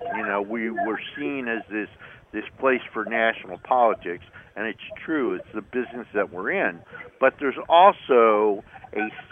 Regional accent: Washington, District of Columbia, United States; also born or lived in New Jersey; When I grew up here, I moved from New Jersey when I was a teenager, and the food scene in Washington was terrible in those days.

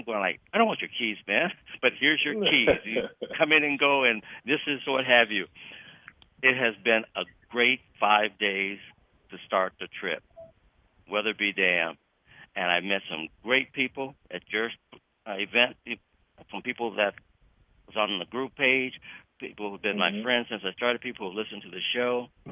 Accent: Midwest, United States; Now, I knew it was going to be cold here. I was born and raised in the Midwest.

